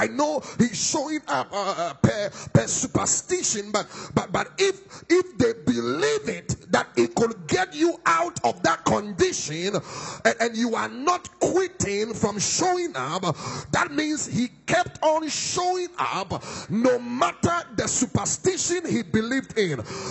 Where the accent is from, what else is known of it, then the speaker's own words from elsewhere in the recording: Accra, Greater Accra, Ghana; I came all the way from Accra, Ghana to speak to one person